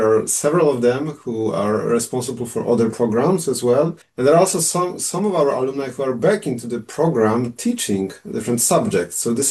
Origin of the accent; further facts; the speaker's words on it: Poland; now in Sweden; I'm originally from Poland. I moved to Sweden 17 or 18 years ago, and I started to work at Paideia about 10 years ago.